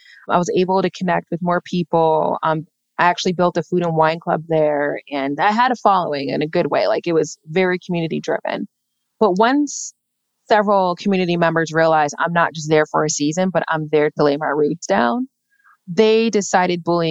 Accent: United States; Everyone has their story, especially me being Black American.

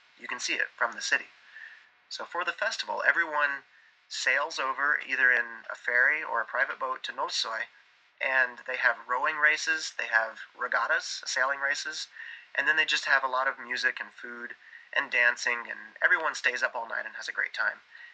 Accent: Florida, United States; Remember, I'm from Florida where I scuba dive with no wetsuit on.

